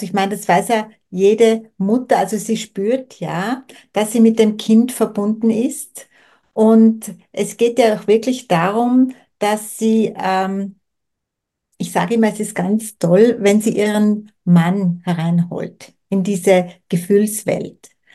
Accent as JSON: {"language": "German", "region": "Tyrol", "country": "Austria", "said": "ich bin ja aus Tirol"}